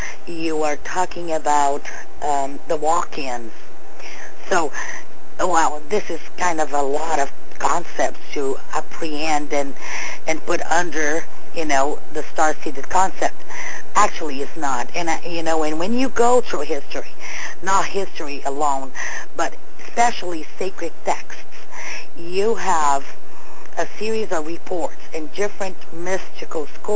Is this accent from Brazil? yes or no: yes; Brazil; first language Portuguese; English is a second language; My accent makes difficult for the English. Because I'm Brazilian with, Portuguese.